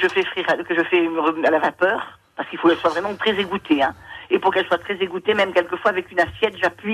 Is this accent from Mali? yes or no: no; Nouvelle-Aquitaine, France; Bassins, près de Bordeaux.